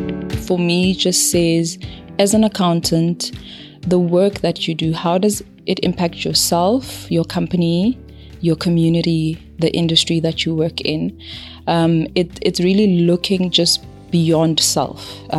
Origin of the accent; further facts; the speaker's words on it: Soweto, Gauteng, South Africa; I'm originally from Soweto, which is a large township in Johannesburg, South Africa.